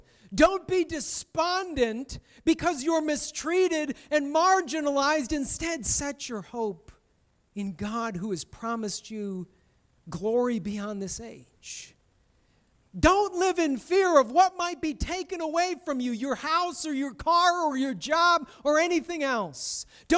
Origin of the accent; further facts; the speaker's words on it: United States; I grew up in America, rural America. We didn't grow up kissing one another unless you were related to each other.